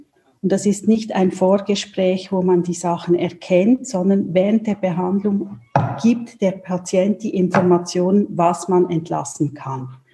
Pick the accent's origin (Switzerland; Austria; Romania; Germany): Switzerland; ich komme aus der Schweiz. Also in der Nähe von Basel wohne ich mit meiner Familie.